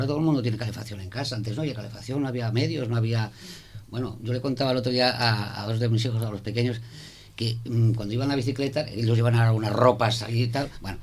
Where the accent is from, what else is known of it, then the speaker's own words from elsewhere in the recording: Salamanca, Castile and León, Spain; moved away as an adult; yo he vivido durante los primeros 18 años de mi vida en Salamanca, yo soy de Salamanca, en una finca muy parecida a la que estoy ahora